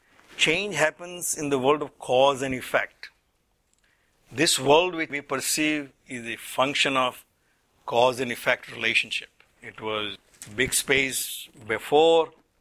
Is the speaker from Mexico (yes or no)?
no; India; Statistically, I'm an Indian.